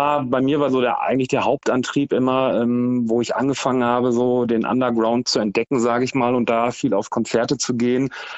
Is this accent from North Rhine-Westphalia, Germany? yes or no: yes; Lünen, North Rhine-Westphalia, Germany; Also in Lünen geboren, aufgewachsen und ja, mein ganzes Leben schon.